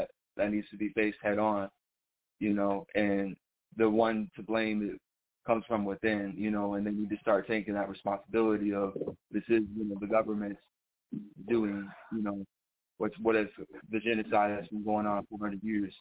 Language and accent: English; Chicago, Illinois, United States; Yeah, I'm from the Windy City, you know, so representing Chi-Town for me.